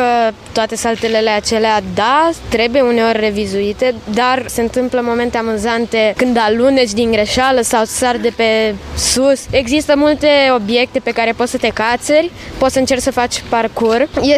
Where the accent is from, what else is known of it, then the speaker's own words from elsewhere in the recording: Bucharest, Romania; Eu sunt din București, dar am bunici în Constanța.